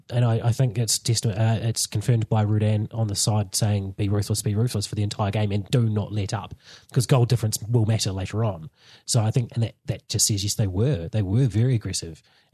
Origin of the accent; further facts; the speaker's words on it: Palmerston North, Manawatū-Whanganui, New Zealand; I'm from Palmerston North.